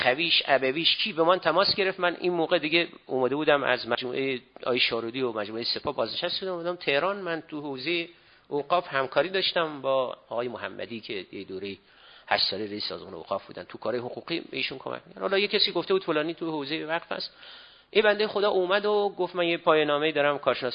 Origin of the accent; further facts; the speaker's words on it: Rabor, Kerman, Iran; گفتم اهل رابور اهل کرمان، روستاشون هم اتفاقا چسبیده به روستای همون روستای ما